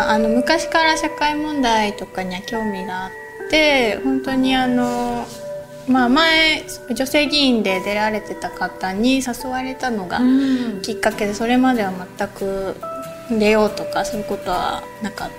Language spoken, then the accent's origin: Japanese; Hakuba, Nagano, Japan; also born or lived in France; 白馬村育ち で、はい、で母がフランスなので、うん、フランスで生まれました。